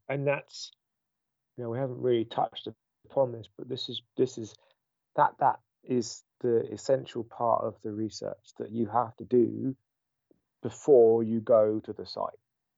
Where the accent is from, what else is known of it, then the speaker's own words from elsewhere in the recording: England, United Kingdom; now in United States; And so how I approach that in the US as an English person, let's remember that, will be different